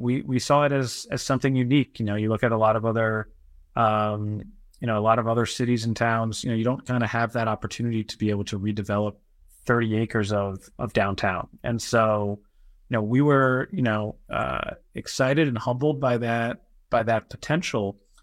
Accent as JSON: {"language": "English", "region": "New York", "country": "United States", "tie": "born there", "said": "So I was born in New York, went to college in Pennsylvania, went to UPenn, then went to business school at NYU"}